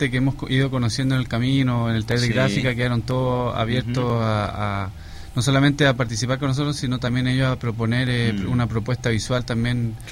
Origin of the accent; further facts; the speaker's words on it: Santiago, Santiago Metropolitan Region, Chile; Toda la vida en Santiago.